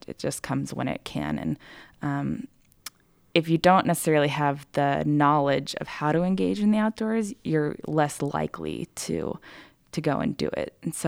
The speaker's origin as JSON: {"language": "English", "town": "Colorado Springs", "region": "Colorado", "country": "United States", "tie": "born or raised there", "said": "So I grew up in Colorado Springs, and I moved out to Grand Junction back in 2013."}